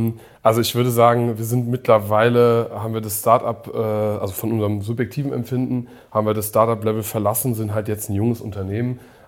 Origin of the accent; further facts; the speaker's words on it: Lagos, Nigeria; Also ich bin 81 in Lagos in Nigeria geboren, was auch kaum jemand weiß. Das ist so eine der größten Städte der Welt.